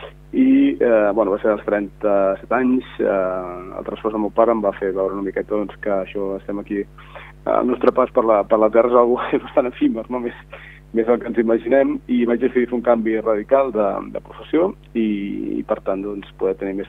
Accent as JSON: {"language": "Catalan", "town": "Badalona", "region": "Catalonia", "country": "Spain", "tie": "born there", "lives_now": "Blanes, Spain", "said": "tot i que sóc nascut a Badalona fa molts anys que resideixo entre Blanes i bueno, i Girona, en fi, llavors, i Santa Coloma de Farners també, llavors, i Caldes de Malavella"}